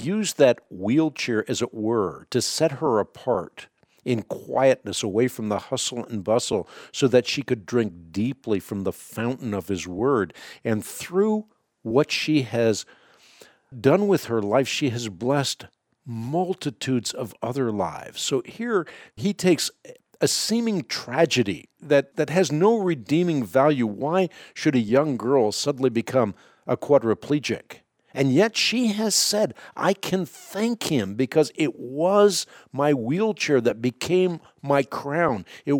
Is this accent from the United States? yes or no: no; Netherlands; first language Dutch; English is a second language; I'm Dutch, and so that's my first language.